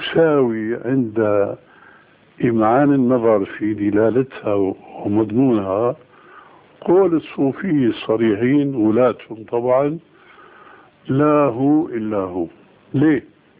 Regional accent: Syria; مثلا عندنا في سوريا العلويين والإسماعيليين.

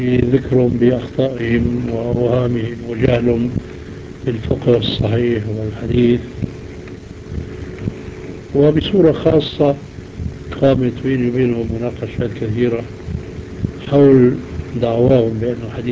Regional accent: Syria; مجلة المسلمون التي كانت تصدر عندنا في الشام

